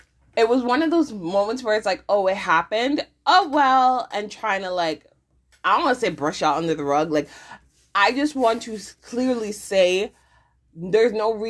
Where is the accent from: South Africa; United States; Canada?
Canada; as a Canadian person, growing up in Canada